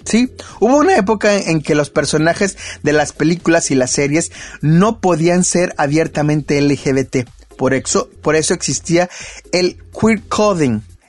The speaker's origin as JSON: {"language": "Spanish", "country": "Mexico", "said": "Así somos los mexicanos."}